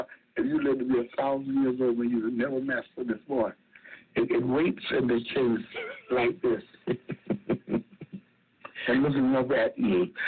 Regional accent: Cheraw, South Carolina, United States; Chiro, South Carolina.

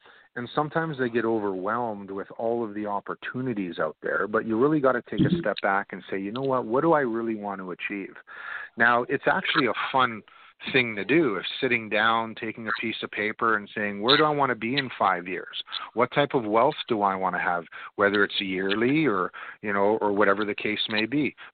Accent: Toronto, Ontario, Canada; born there; moved away as an adult; now in Calgary, Canada; Yeah, I was born in Toronto, and I left Toronto shortly in the early 20s. And I ended up traveling to British Columbia there for a couple of years. And then I ended up, obviously, in Alberta, in Calgary, sorry.

